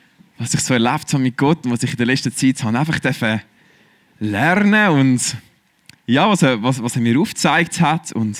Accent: Pfäffikon, Zurich, Switzerland; wie ihr vielleicht seht. Ich bin in Pfäffiken aufgewachsen, im Kanton Zürich. Und ich kenne Jesus schon mein ganzes Leben lang.

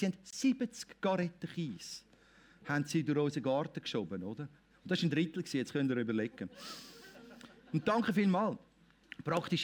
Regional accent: Switzerland; Ich meine, wir als Schweizer

